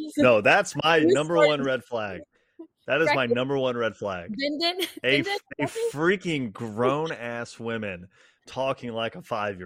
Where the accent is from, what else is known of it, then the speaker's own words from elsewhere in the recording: South Carolina, United States; And I'm born and raised in South Carolina.